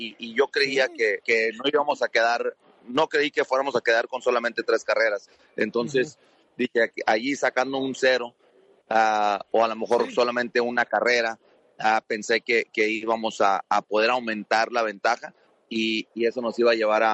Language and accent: Spanish; Mexico; le di las gracias como mexicano.